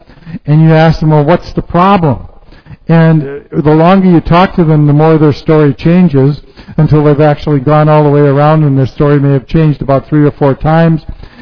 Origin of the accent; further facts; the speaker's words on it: North Dakota, United States; I know some people from my hometown, they would literally make a route all over eastern North Dakota playing all the bingo parlors